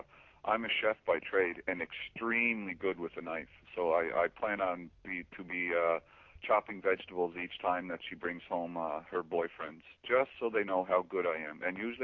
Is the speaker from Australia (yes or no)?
no; New Brunswick, Canada; I'm from Eastern Canada, New Brunswick.